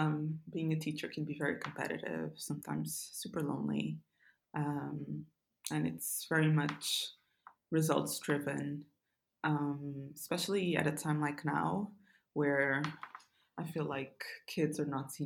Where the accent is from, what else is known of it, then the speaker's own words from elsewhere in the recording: Lisbon, Portugal; moved away as an adult; also born or lived in United Kingdom; I was born in Portugal, Lisbon. My parents are Mozambican, of different descents, but I was born and raised in Portugal.